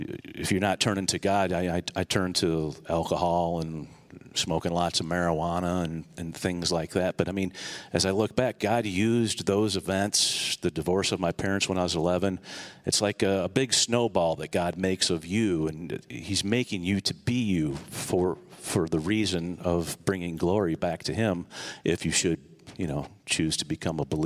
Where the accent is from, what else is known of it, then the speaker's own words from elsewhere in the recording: Toledo, Ohio, United States; Oh, again … Born and raised in Toledo and moved away for a bit.